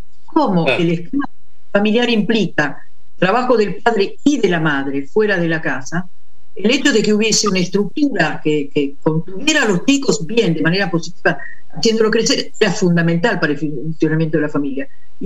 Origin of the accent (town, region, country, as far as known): Italy